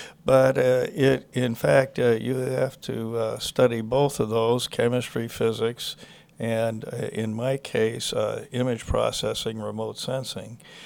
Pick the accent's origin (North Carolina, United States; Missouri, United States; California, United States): Missouri, United States; I grew up in South St. Louis County.